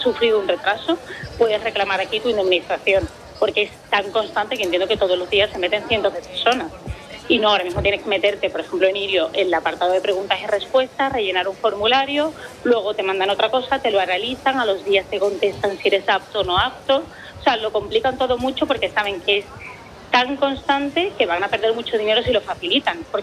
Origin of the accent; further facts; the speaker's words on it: Seville, Andalusia, Spain; now in Madrid, Spain; yo soy de Sevilla, pero trabajo aquí en Madrid y muchos fines de semana me voy.